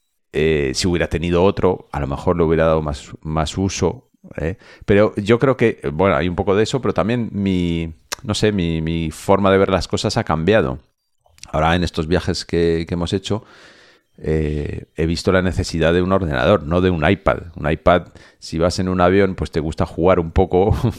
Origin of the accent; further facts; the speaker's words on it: Lyon, Auvergne-Rhône-Alpes, France; un viaje fue a Lyon, que es mi tierra, o sea, mi tierra de verdad.